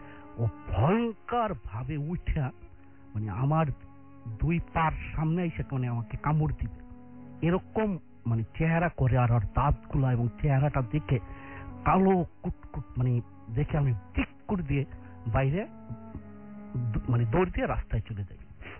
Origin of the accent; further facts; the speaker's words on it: Madaripur, Dhaka Division, Bangladesh; মাদারীপুর থেকে এসেছি।